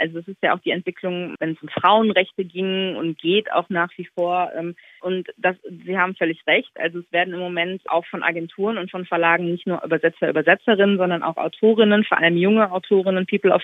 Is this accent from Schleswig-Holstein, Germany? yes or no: no; North Rhine-Westphalia, Germany; Ich bin im Ruhrgebiet groß geworden, ne? Das ist gelebte Diversität jeden Tag und Realität.